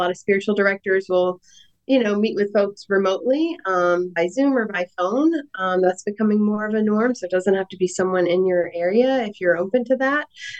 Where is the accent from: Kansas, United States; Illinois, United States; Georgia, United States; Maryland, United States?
Georgia, United States; for me, it was seeing racism growing up in Georgia. Like, my schools were about half Black, half white